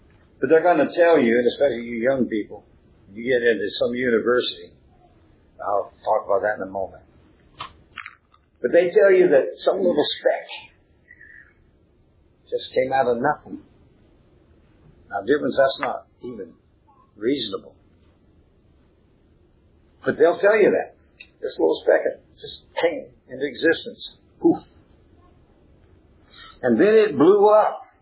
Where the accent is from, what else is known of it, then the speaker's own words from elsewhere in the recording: West Coast, United States; I grew up on the West Coast. I used to look out at the Pacific Ocean each morning.